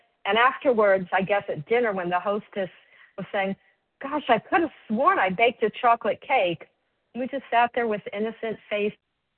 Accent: Miami, Florida, United States; I grew up in Miami, Florida, and like all teenagers, just, you know, wanted to be out in the sun all the time.

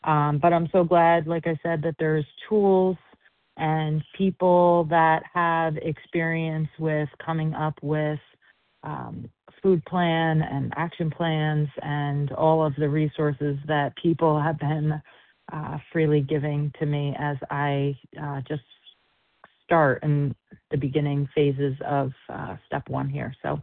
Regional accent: Florida, United States; I'm from Southwest Florida.

